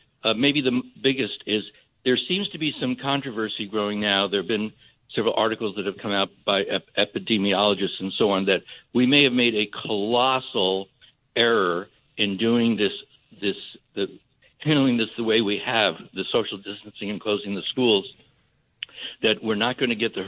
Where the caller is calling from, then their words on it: Maury Island, Washington, United States; Maury Island is connected by an isthmus to Vashon Island. So people sometimes think I'm calling from Hawaii.